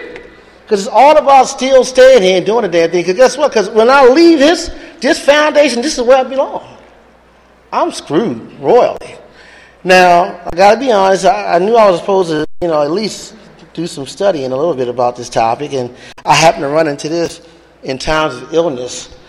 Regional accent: Baltimore, Maryland, United States; Look, I'm from Baltimore. My mom and daddy, old school, they live in a very segregated area.

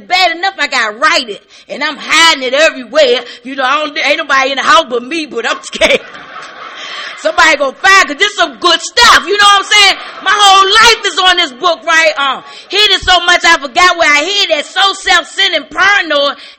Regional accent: Washington, District of Columbia, United States; I came from Southeast Washington. You don't surrender to nobody.

